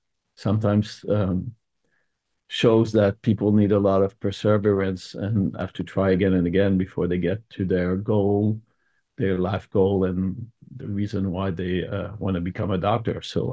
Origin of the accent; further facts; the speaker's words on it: Quebec, Canada; So I was born in Quebec in a small town where there's a lot of agricultural stuff. So I was raised on a pig farm and a mink farm.